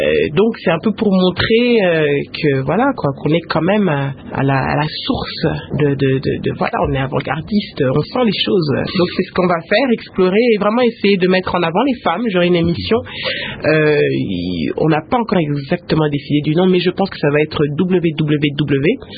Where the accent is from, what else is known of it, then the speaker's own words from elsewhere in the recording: Kinshasa, DR Congo; Mais il faut aussi me comprendre, je suis congolaise de Kinshasa. Je suis congolaise de Kinshasa.